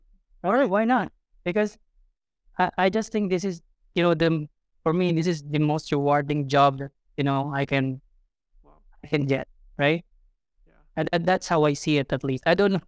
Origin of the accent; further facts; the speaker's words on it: Philippines; I'm from the Philippines, by the way.